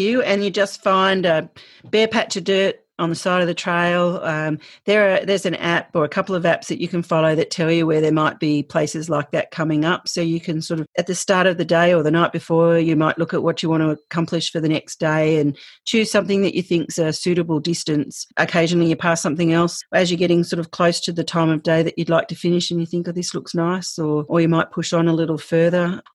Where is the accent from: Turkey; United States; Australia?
Australia; Because I'm from Australia, I don't have a lot of, and I have never really spent a lot of time in the snowfields